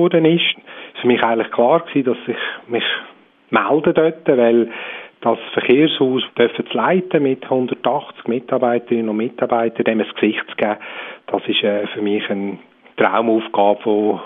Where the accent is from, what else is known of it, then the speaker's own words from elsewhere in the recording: Lucerne, Switzerland; Und zwar bin ich in Luzern aufgewachsen, in Mürzenbach